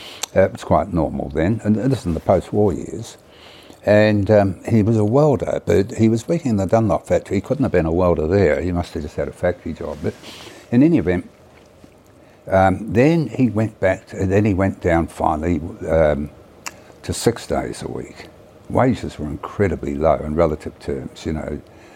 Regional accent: Lower Hutt, Wellington, New Zealand; Well, I'm growing up in State House, Lower Hutt.

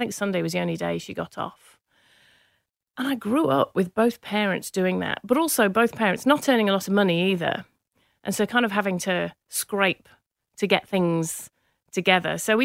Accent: Manchester, North West England, United Kingdom; I grew up in Manchester. In the UK

